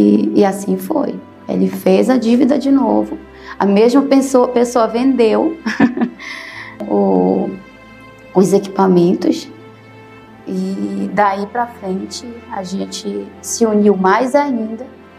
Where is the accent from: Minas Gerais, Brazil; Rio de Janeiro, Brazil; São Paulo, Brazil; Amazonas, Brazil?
Amazonas, Brazil; moved away as an adult; now in Santarém, Brazil; moro atualmente em Santarém, que é uma cidade que me acolheu. Eu sou da terra, mas me criei no Amazonas e voltei para cá para ter qualidade de vida.